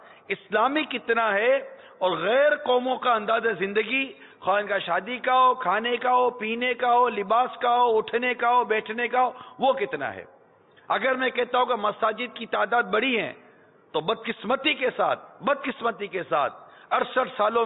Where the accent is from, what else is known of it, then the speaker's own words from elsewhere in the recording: Karachi, Sindh, Pakistan; born there; اسی ریاست میں پیدا ہوا ہوں، میری اپنی پیدائش باب المدینہ کراچی کی ہے، تو میں ایک ایسے ملک میں پیدا ہوا ہوں